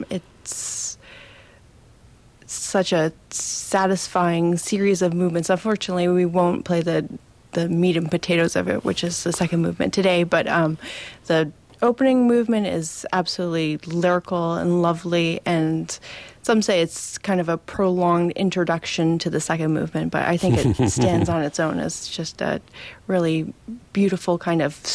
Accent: Vancouver, British Columbia, Canada; I was able to play concertmaster of my youth orchestra when I was young, growing up in Vancouver

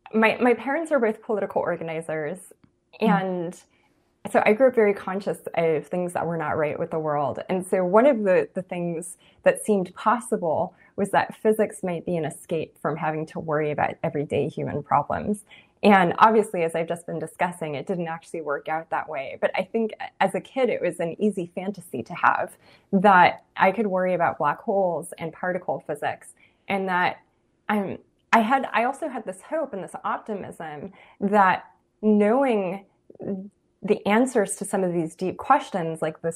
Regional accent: Los Angeles, California, United States; I'm in Los Angeles Unified School District, and I spent grades 1 through 12 in magnet schools in the Los Angeles Uni

